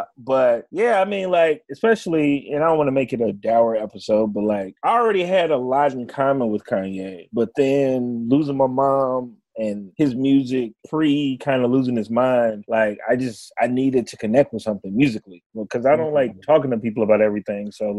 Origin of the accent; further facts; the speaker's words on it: Chicago, Illinois, United States; But I'm from Chicago, though, man.